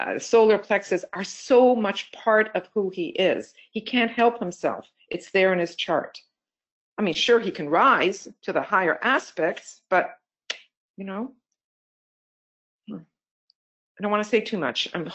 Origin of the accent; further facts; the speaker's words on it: Canada; I'm a Canadian. I'm not involved with American politics, but you know, it's on the news all the time.